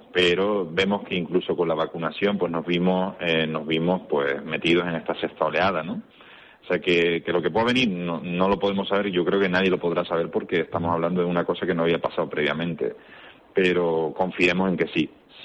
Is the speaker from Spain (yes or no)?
yes; Madrid, Community of Madrid, Spain; Si a mí me ofrecen, y yo soy de Madrid, el poder trabajar en Madrid al lado de mi familia